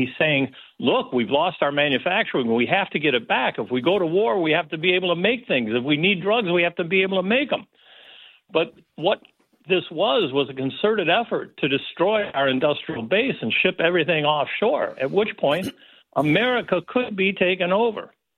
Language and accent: English; Detroit, Michigan, United States; Detroit, again, is my hometown where my business was.